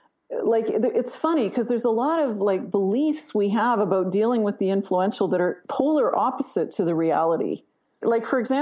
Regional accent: Canada; I'm Canadian.

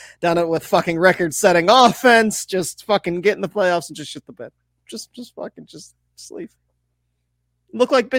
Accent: Toledo, Ohio, United States; It's a Toledo 7, and I'm from Toledo

